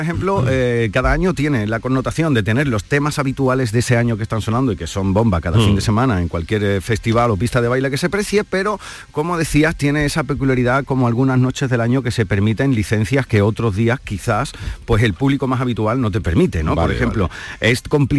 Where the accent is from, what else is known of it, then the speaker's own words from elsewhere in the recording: Huelva, Andalusia, Spain; estaba con la familia y demás aquí en Huelva celebrando esta despedida del año y estaba hablando con mi madre y nos acordábamos de la primera vez que yo salí de Huelva.